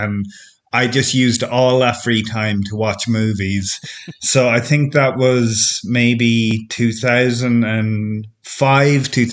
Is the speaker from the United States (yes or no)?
no; Ireland; now in France; So, I'm from Ireland, but I'm living in France now, in rural France, working on a house.